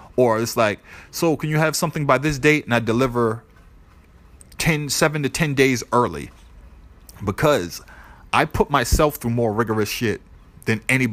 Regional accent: Boston, Massachusetts, United States; I'm from Boston.

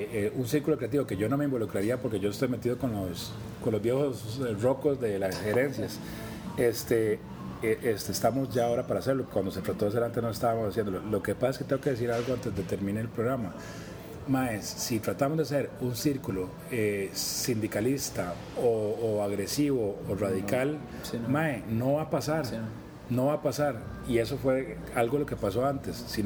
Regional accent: Costa Rica; Nosotros como costarricenses entendemos que podemos convivir con la solidaridad con el capitalismo

